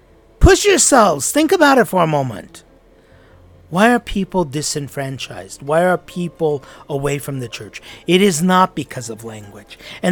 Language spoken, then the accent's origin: English; United States; born there; Now, I am American-born, and I could vouch for this.